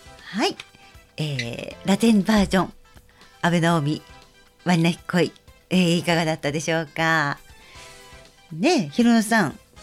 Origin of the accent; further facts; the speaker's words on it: Saitama, Japan; まあ、私本当に埼玉出身ですけど